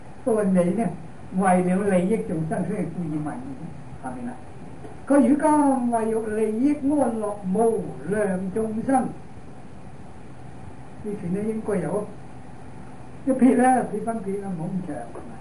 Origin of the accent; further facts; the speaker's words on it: China; 即係等於我哋中國人講話盤古坐喺天地